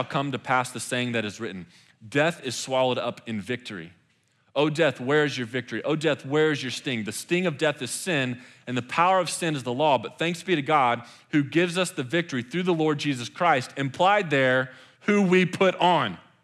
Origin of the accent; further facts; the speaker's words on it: Texas, United States; So I come from the South. Like I said, used to live in Lubbock, grew up in Texas.